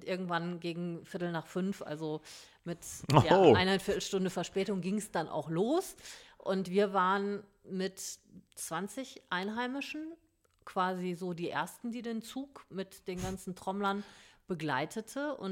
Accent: Germany; Wir natürlich als Deutsche

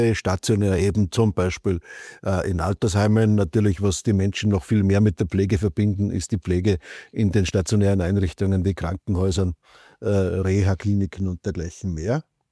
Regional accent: St. Koloman, Salzburg, Austria; war 16 Jahre lang Bürgermeister in meiner Heimatgemeinde St. Koloman, das ist in der Nähe von Hallein. Wir schauen sozusagen auf das Salzachtal hinunter.

